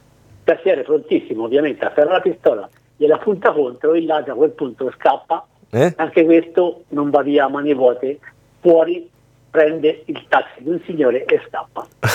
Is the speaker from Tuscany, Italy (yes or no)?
yes; Tuscany, Italy; che da buon toscano l'ho imparato anch'io.